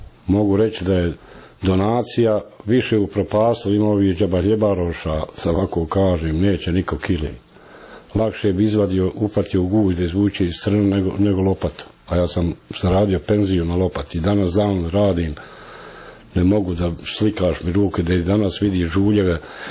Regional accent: Srebrenica, Republika Srpska, Bosnia & Herzegovina; born there; moved away as an adult; Pa znaš, ja sam ošao odavle iz Srebrenice, da kažem iz Srebrenice, pošto je Srebrenica poznatija nego Jasenova.

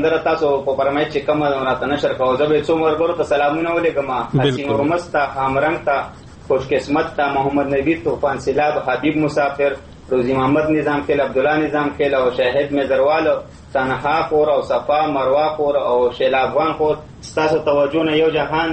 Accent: Peshawar, Khyber Pakhtunkhwa, Pakistan; now in Kuala Lumpur, Malaysia; زه جی پېښور یم.

